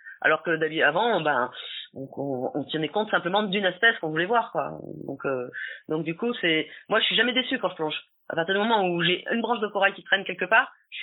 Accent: France; parce que je suis française, déjà

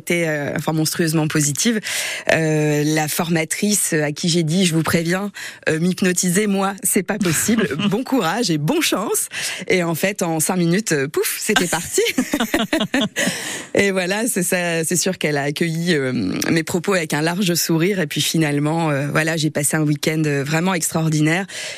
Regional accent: Lille, Hauts-de-France, France; moved away as an adult; 700 kilomètres de Lille, exactement, je viens du nord de la France, après 46 ans de bons et loyaux services lillois

